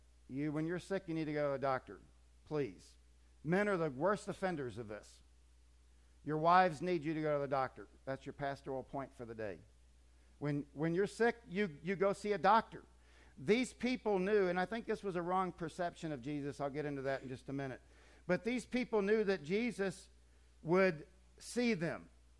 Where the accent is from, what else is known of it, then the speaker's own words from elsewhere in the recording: Titusville, Florida, United States; I was a kid growing up in the Space Center, and this was commonplace, by the way. I was right there at Cape Canaveral, Titusville, Florida.